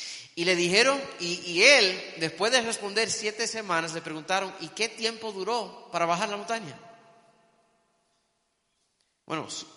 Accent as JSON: {"language": "Spanish", "town": "Miami", "region": "Florida", "country": "United States", "tie": "born there", "said": "aunque nací en Miami, yo me bauticé en la iglesia adventista en el estado de Alaska."}